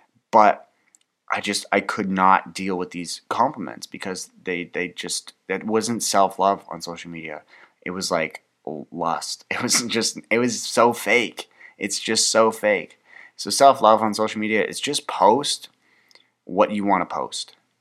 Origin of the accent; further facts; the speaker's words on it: Canada; I'm Canadian.